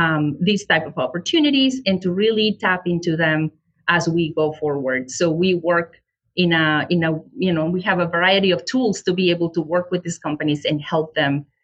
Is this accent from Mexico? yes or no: yes; Mexico; English is a second language; now in United States; here in Michigan, I am originally from Mexico.